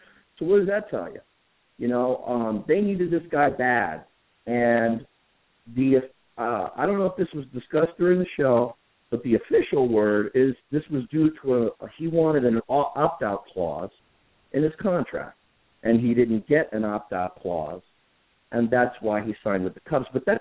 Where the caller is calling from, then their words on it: Oklahoma, United States; Hey, good morning, JP and Mark. … from Oklahoma.